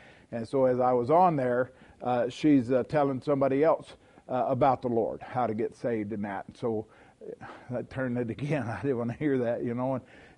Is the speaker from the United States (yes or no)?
yes; Texas, United States; and then my mom married a guy from Texas, and so I was raised in Texas. That's where the accent comes from.